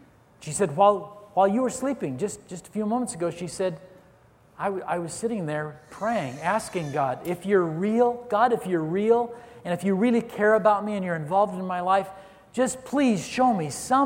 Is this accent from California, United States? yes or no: no; Redmond, Oregon, United States; We were out on an adventure one night in our little town in Central Oregon. I was raised in Redmond, Oregon. Population of about 3,000 at that time.